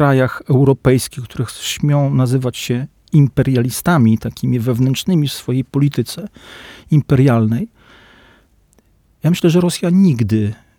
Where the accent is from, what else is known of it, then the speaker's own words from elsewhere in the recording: Masovian Voivodeship, Poland; Ja się wychowałem w terenach Jadów, Urle, Strachówka, w tamtym terenie